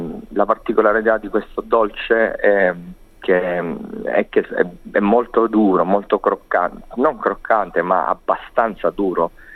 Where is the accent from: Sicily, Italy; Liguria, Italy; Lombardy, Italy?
Sicily, Italy; born there; Essendo siciliano, nato alle pendici dell'Etna